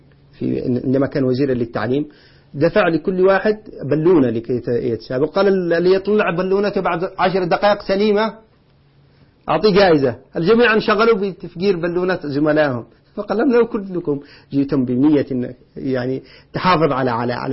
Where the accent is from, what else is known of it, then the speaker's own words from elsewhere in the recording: Yemen; إحنا عندنا في اليمن الآن في محافظة نائية